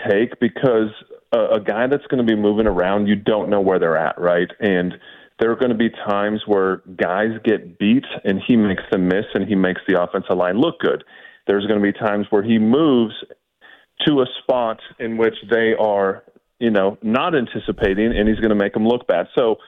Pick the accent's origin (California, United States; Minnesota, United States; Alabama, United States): Minnesota, United States; accent: Minnesota; If anything, my Minnesota accent still comes out every once in a while that people catch me, and that's kind of a hard one to let go.